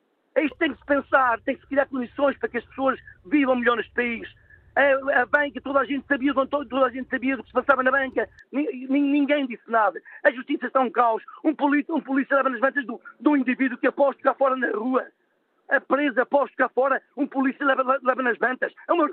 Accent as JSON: {"language": "Portuguese", "region": "Trás-os-Montes", "country": "Portugal", "said": "Eu sou transmontano."}